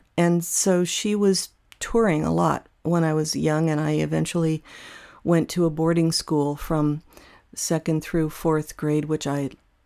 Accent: Chicago, Illinois, United States; born there; also born or lived in California; she divorced my father, who I was born in Chicago, and then she married a radio disc jockey, and they moved to California from Chicago.

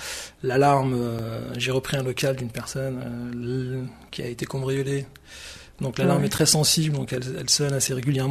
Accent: Aubervilliers, Île-de-France, France; ça fait 8 ans que je suis sur le territoire de pleine commune. Je suis parti à Villetaneuse. Je suis revenu à La Courneuve. Je suis originaire d'Aubervilliers, donc encore une commune du territoire.

